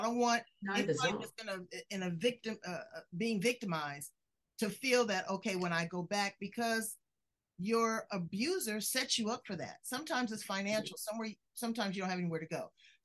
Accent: Los Angeles, California, United States; I'm a fighter. I'm from South Central LA. I'm a scrapper.

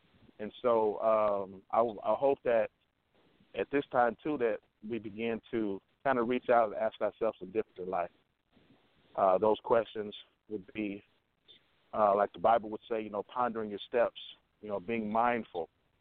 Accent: Detroit, Michigan, United States; You know, we come from Detroit, and I know the environment you came up in, your era.

